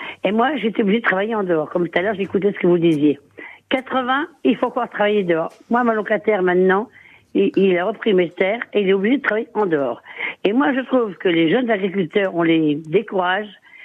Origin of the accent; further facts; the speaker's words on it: Normandy, France; Moi je suis normande, mais là je suis un petit peu en vacances dans le Cantal.